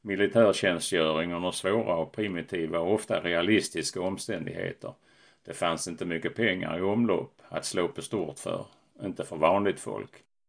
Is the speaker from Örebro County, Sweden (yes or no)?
no; Landskrona, Skåne, Sweden; andra hälften av 1950-talet kom film från det stora landet i väster till biograferna i Landskrona där jag växte upp.